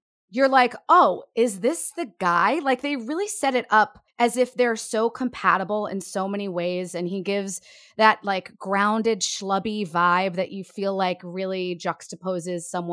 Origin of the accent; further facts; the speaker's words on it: New York, United States; And then seeing it again in my 20s, single, being a New Yorker.